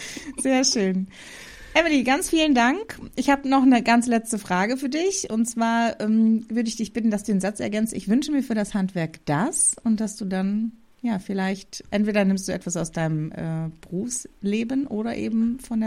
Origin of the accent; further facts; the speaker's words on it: North Rhine-Westphalia, Germany